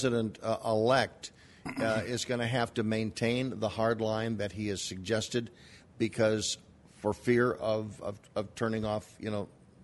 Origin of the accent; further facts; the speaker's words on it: Chicago, Illinois, United States; from Chicago.